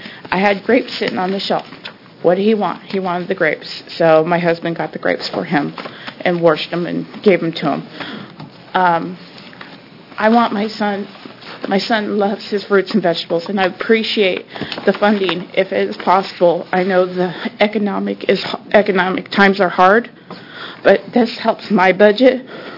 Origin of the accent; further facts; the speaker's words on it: Oregon, United States; I'm from Southern Oregon.